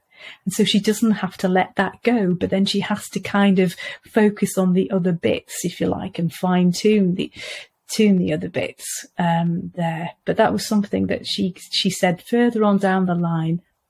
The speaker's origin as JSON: {"language": "English", "region": "Wales", "country": "United Kingdom", "said": "because I come from Wales originally, we went to the seaside a little while ago"}